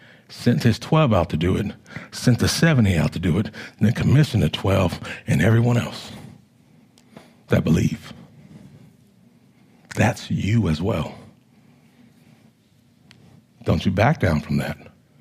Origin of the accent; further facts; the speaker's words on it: California, United States; You know, growing up in California, I didn't like driving the highways. We have Highway 101.